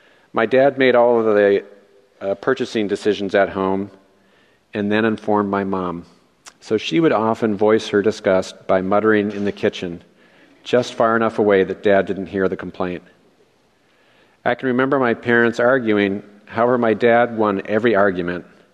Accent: Minnesota, United States; born there; I was born in Minnesota, the middle child of five, and our neighborhood had dozens of other children

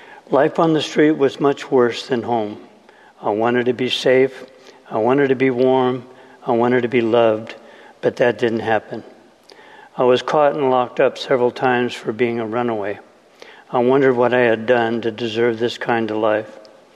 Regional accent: Oregon, United States; also born or lived in Midwest; We came to Oregon from the Midwest in 1948. My dad couldn't keep work, so we moved a lot.

